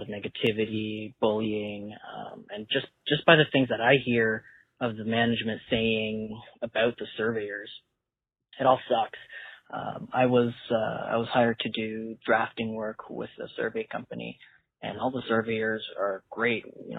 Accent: Toronto, Ontario, Canada; I'm from Toronto, so it feels way colder in Toronto than it does up there.

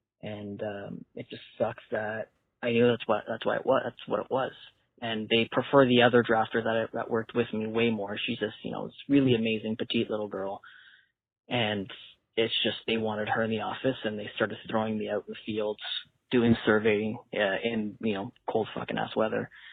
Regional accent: Toronto, Ontario, Canada; I'm from Toronto, so it feels way colder in Toronto than it does up there.

